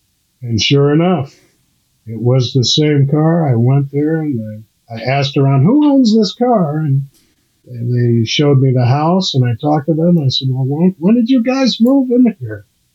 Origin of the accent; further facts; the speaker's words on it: Brooklyn, New York, United States; Only because when I was very young, growing up in Brooklyn, New York, my neighbor had a 1959.